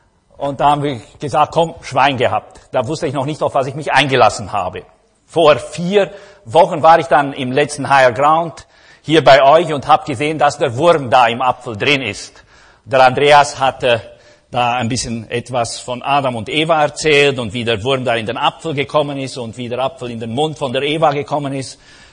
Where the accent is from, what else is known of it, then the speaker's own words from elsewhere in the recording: Transylvania, Romania; ich komme aus Siebenbürgen